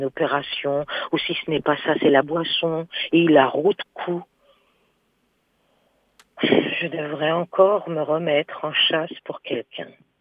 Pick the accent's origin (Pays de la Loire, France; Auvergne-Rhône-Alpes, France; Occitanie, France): Pays de la Loire, France; Angers; moi je suis d'Angers à la base